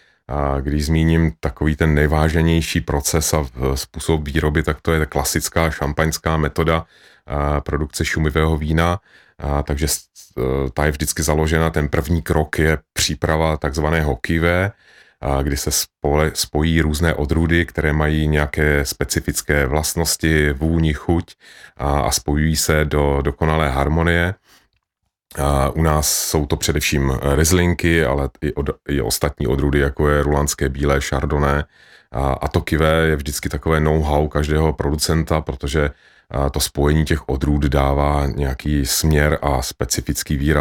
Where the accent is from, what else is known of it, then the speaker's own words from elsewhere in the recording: Moravia, Czechia; also born or lived in Žamberk; Nejsem, no i když jsem rodilý Moravák